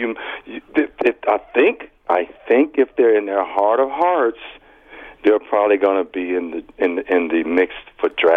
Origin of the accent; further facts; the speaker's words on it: Chicago, Illinois, United States; I'm originally from Chicago.